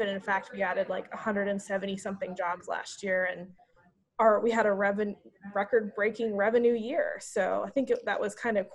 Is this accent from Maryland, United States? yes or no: no; Atlanta, Georgia, United States; Yeah, so I grew up in Atlanta.